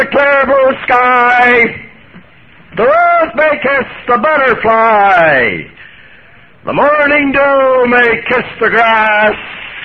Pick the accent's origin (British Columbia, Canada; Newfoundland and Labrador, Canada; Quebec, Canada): Quebec, Canada; Montreal; Everybody always asks me, where do you come from? And my real home is Montreal, Canada.